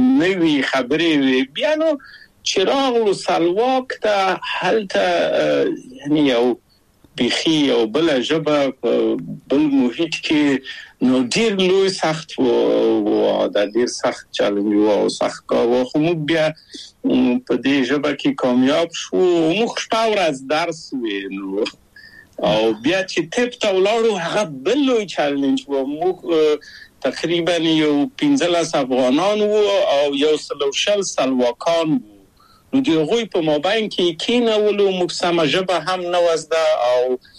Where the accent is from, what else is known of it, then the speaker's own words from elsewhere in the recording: Kabul, Afghanistan; moved away as an adult; now in Czechia; او زه له کابل په یو دولتي بورس چکسلواکیا ته راغلم